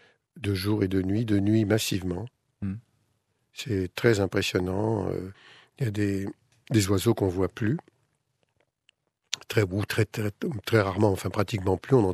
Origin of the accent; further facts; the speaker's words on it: France; C'est adressé aux agriculteurs, et c'est chez nous, en France, en dialogue avec les citoyens